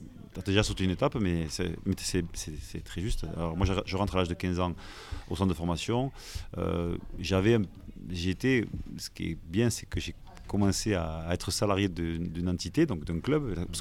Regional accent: Albi, Occitanie, France; je suis natif de la ville d'Albi, dans le Tarn

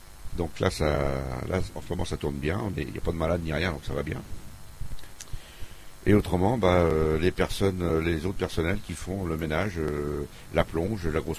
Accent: Chambray-lès-Tours, Centre-Val de Loire, France; born there; je suis né à Chambray-Tours. J'ai pratiquement toujours travaillé à Tours.

